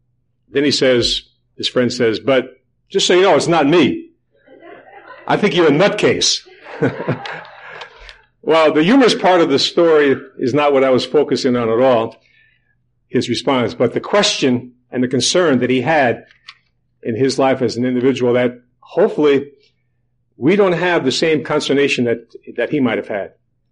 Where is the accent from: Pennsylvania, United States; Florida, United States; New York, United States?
New York, United States; Yonkers; when we were growing up in Yonkers